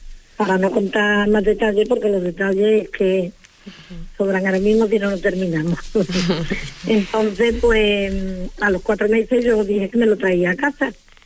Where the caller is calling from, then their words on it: La Palma del Condado, Andalusia, Spain; y soy de La Palma del Condado, provincia de Huelva, en Andalucía.